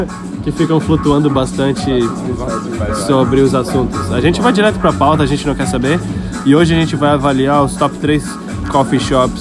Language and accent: Portuguese; Blumenau, Santa Catarina, Brazil; now in Toronto, Canada; nascido e criado em Blumenau. Residente de Toronto no momento, Canadá.